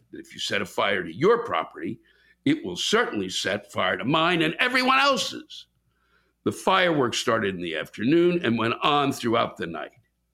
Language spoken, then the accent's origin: English; Maryland, United States; I'm originally from Maryland, so am I, where the humidity and heat are ass-crack of Satan oppressive.